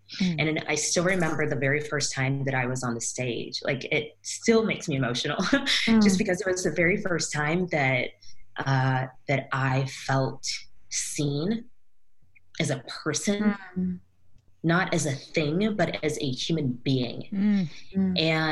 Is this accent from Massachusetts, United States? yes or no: no; Georgia, United States; Well, my story, I grew up in Georgia. And so, of course, being this little Black girl in the South, I had a very difficult time finding where I belonged.